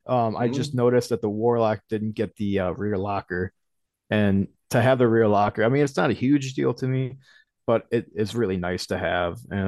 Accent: New York, United States; So I'm from New York. Okay. And as far as where I use my truck, you know, I'm in upstate New York and it's not really the city. We're out in country, you know, land.

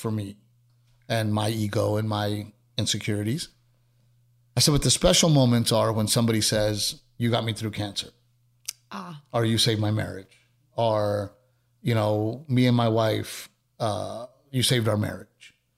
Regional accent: Texas, United States; Like, of course I'm Texan, but I want to represent us on a huge level, right?

